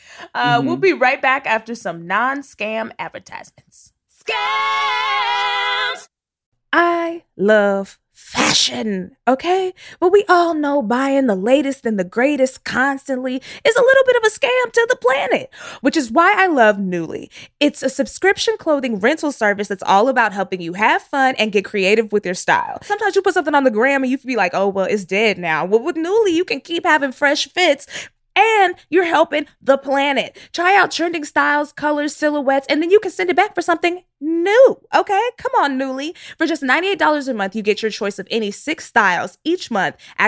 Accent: the South, United States; You know, and listen, I'm from the South. I love this country music, honey.

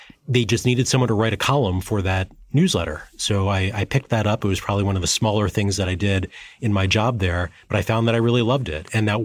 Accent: Baltimore, Maryland, United States; I interned at the Baltimore Sun. I'm from Baltimore, and that's the local newspaper.

